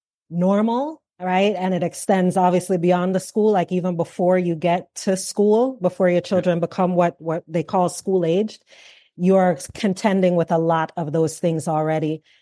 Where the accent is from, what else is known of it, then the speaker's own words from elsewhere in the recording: Jamaica; now in United States; even though I'm Jamaican, live here in America